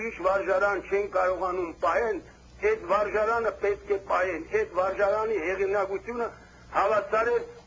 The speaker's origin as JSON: {"language": "Armenian", "region": "Yerevan", "country": "Armenia", "said": "Հայաստանցի եմ ես, 70 թվականին եղել եմ Մերկոյան վարժանալում"}